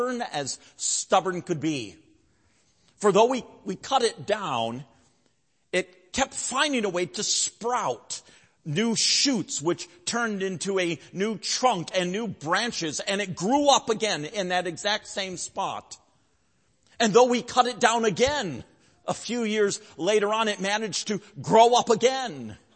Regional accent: Coopersville, Michigan, United States; While growing up in Coopersville, there was a box elder tree that was growing on the corner of our garage.

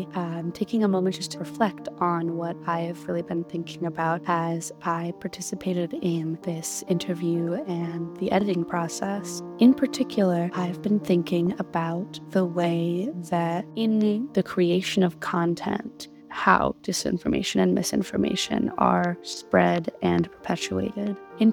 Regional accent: the South, United States; I had some really interesting experiences with education growing up in the South.

